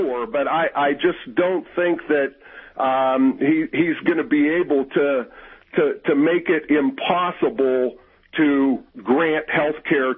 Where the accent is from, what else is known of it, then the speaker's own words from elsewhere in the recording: Pennsylvania, United States; I'm a hick from Western Pennsylvania, and I'm also a centrist.